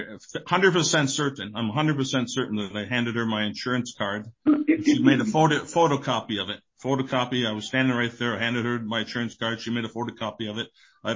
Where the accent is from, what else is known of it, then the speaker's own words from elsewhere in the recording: Midwest, United States; now in Phoenix, United States; I'm from the Midwest originally, and they're also looking to locate here to the Phoenix area